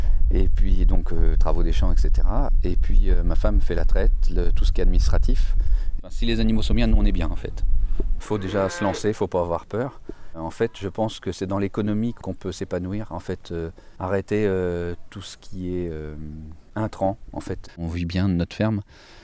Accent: Argentan, Normandy, France; Nous, on vient de l'Orne, on vient d'Argentan.

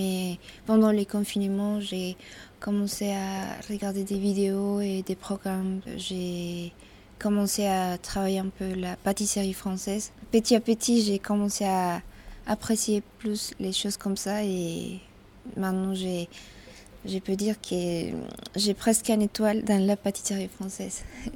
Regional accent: Colombia; French is a second language; je viens de la Colombie.

